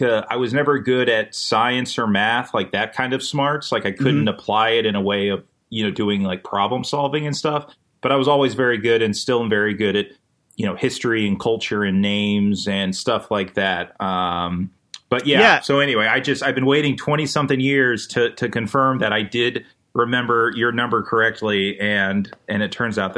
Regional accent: Florida, United States; The thing about growing up in Florida, at least for people who don't grow up in Florida, is that there's this conception of, like, oh, all you do is listen to … ride in boats.

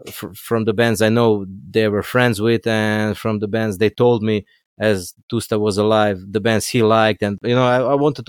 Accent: Istria County, Croatia; I'm from Istria

